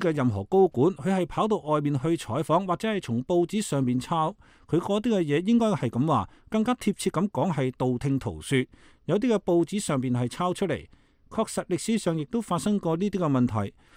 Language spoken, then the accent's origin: Chinese; China; now in United States; 首先美国人讲英语会讲俚语，我们中国人就不会，连我们连英语都讲不清楚，不会讲。